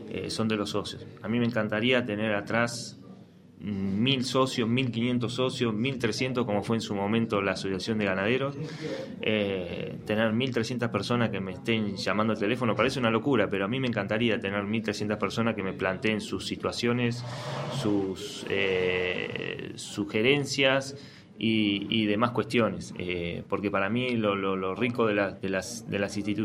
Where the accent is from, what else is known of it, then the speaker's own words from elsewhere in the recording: Bahía Blanca, Buenos Aires Province, Argentina; No, yo nací y me crié en Bahía.